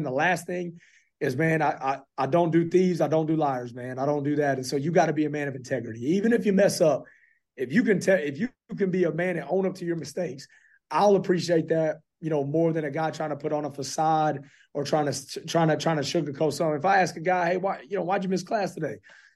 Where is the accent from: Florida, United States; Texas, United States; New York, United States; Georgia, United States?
Texas, United States; Fort Worth; You know, I'm originally from Fort Worth, Texas, and I always joked around.